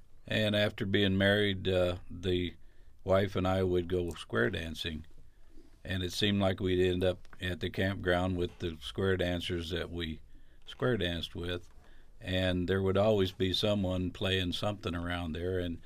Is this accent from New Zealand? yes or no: no; Illinois, United States; moved away; I actually am from up I'm from Southern Illinois, but I moved north when I got a job.